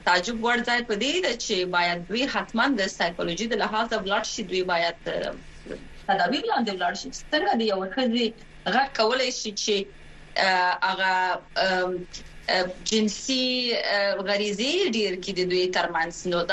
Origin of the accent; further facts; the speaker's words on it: Afghanistan; now in London, United Kingdom; نیوکې مې د یو افغان په توګه صرف نه ده، د یو چا په توګه چې خپل ځل شریعت او د قوانین مسایل زه دلته په لندن په یو پوهنتون کې تعقیبوم